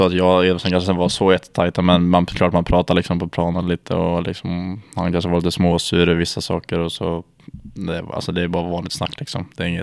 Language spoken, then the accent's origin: Swedish; Timmersdala, Västra Götaland County, Sweden; i Timmersdala så bor det runt 800 personer kanske. Och där är jag uppväxt med hela familjen.